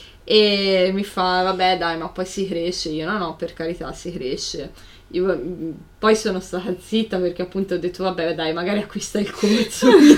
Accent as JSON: {"language": "Italian", "region": "Tuscany", "country": "Italy", "said": "io sono toscana e lei è veneta"}